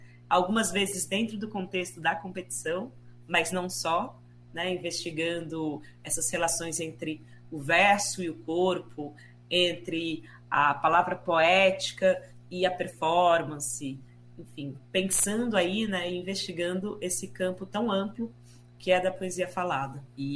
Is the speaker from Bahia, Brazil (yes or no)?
no; Ribeirão Preto, São Paulo, Brazil; Eu venho de Ribeirão Preto, né, que é uma cidade muito quente.